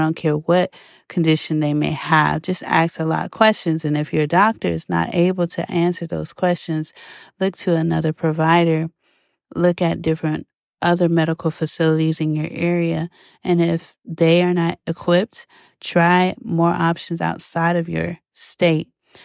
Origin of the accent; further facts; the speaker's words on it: Columbus, Ohio, United States; because I am from Columbus, Ohio.